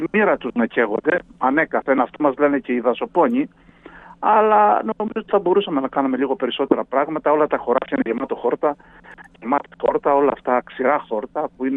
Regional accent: Ierapetra, Crete, Greece; Και η γενέτειρά μου, εκεί που μεγάλωσα.

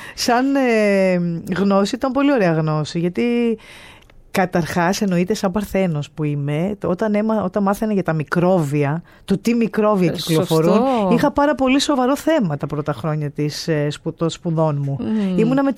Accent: Giannitsa, Central Macedonia, Greece; Εκεί που μεγάλωσα, ναι, στο χωριό μου.

